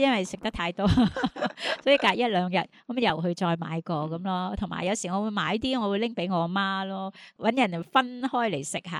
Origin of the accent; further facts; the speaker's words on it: Hong Kong; 我哋香港人咧就好习惯咗啦。